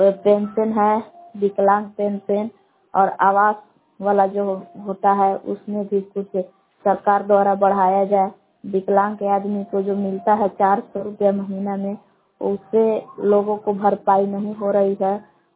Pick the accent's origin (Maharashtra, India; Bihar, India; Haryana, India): Bihar, India; Bilaula; ग्राम बिलौला कमरुआ के निवासी हूँ।